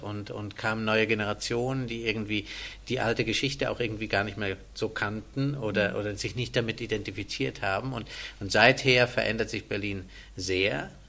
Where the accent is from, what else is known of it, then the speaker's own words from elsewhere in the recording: Glarus, Switzerland; bin ich aufgewachsen in den Bergen, im Glarnerland, in der Schweiz, wo mein Vater eine Stelle angenommen hatte und habe beide Staatsbürgerschaften.